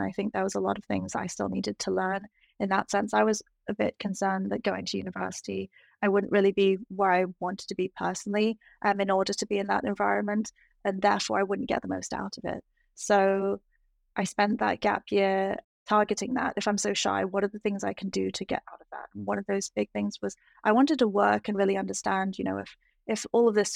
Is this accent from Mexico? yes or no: no; England, United Kingdom; now in United States; being from the north of England, where arguably, you know, the best sense of humor is.